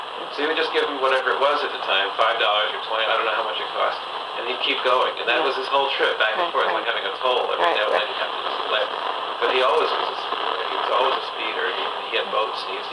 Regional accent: Florida, United States; and I was raised in Florida, where the schools were segregated, so it was total segregation

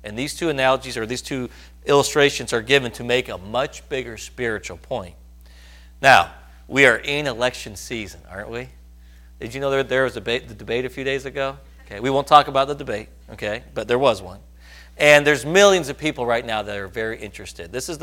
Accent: Wisconsin, United States; By the way, you know I'm from Wisconsin, right? Okay, that's how we talk.

